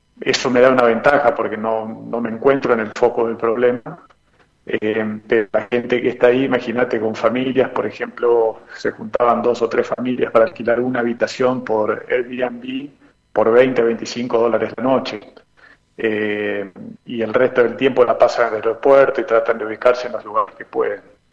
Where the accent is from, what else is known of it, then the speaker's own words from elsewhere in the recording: Argentina; para que nos acepten como ciudadanos argentinos para regresar a nuestro país.